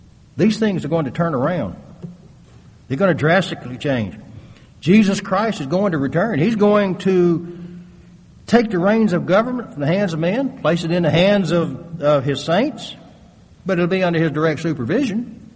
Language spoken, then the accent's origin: English; the South, United States; I grew up in the South where everything is green most of the year, isn't it?